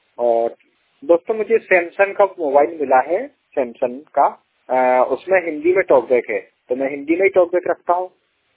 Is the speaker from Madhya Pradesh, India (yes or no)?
yes; Madhya Pradesh, India; मैं एमपी से हूँ।